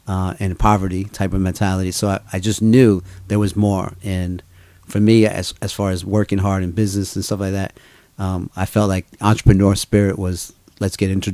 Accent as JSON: {"language": "English", "town": "New York City", "region": "New York", "country": "United States", "tie": "born or raised there", "said": "I grew up in New York City."}